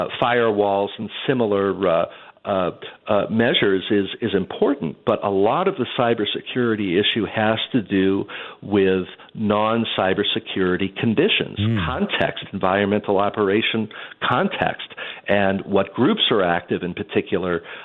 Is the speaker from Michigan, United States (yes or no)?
yes; Michigan, United States; I'm originally from Michigan